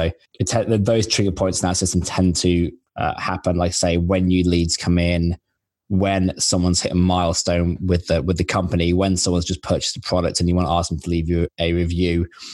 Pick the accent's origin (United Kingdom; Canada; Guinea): United Kingdom; England; now in Australia; I'm English originally. I now live in Australia.